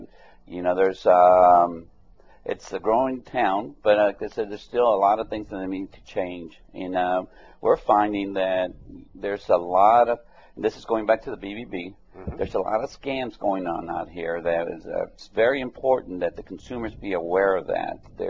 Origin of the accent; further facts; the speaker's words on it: Texas, United States; also born or lived in Kansas City, Missouri; And then I went back to Texas. I'm originally from the Texas area.